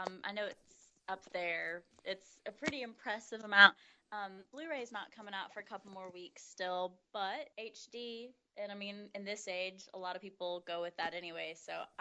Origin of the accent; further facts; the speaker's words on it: Lawrenceville, United States; I'm from Lawrenceville, so